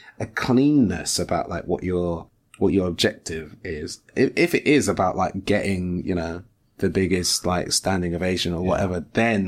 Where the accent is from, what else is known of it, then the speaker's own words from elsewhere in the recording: London, United Kingdom; I grew up in London, but you got to stay in halls of residence with a bunch of like other like-minded, like aged